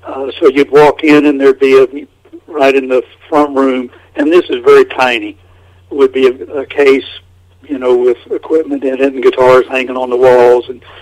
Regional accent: Norman, Oklahoma, United States; When I was 14, I'm from Norman, Oklahoma, and when I was 14 years old and wanted to learn to play the guitar

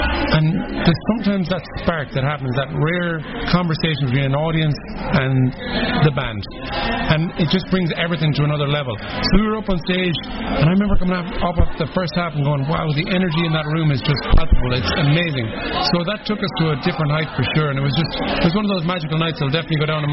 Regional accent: Ireland; growing up in Ireland, America and Ireland have a huge affinity

